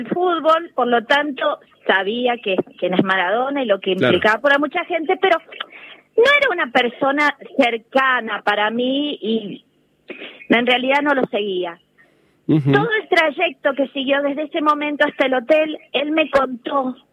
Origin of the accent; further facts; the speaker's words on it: Argentina; Y yo le explico que soy de Argentina.